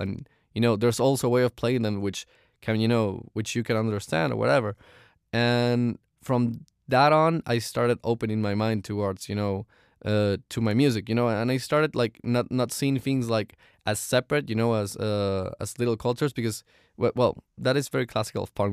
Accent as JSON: {"language": "English", "town": "Caracas", "region": "Capital District", "country": "Venezuela", "tie": "born or raised there", "said": "in my city, in my hometown in Caracas, by listening to the songs"}